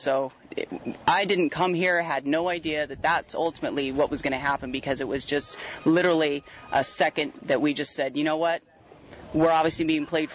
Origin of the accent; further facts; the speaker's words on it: Las Vegas, Nevada, United States; I'm from Vegas